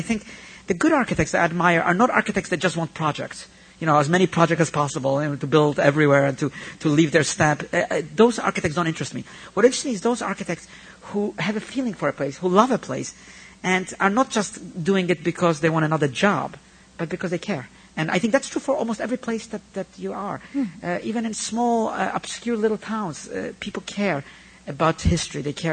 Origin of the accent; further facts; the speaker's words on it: Bronx, New York, United States; I grew up in the Bronx. And, when you grow up in the Bronx and you're not wealthy and you live in the neighborhoods, you get to appreciate New York.